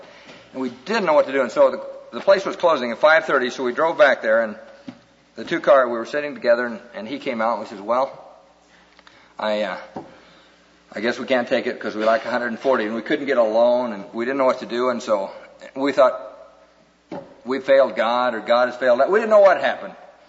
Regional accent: Iowa, United States; now in Seattle, United States; We've been living in a home in Seattle. We're from Oklahoma, and I'm from Iowa.

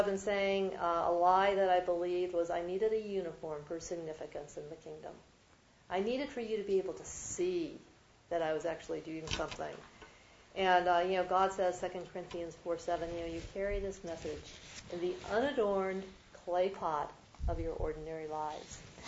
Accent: New Jersey, United States; Because see, when I grew up, growing up in New Jersey

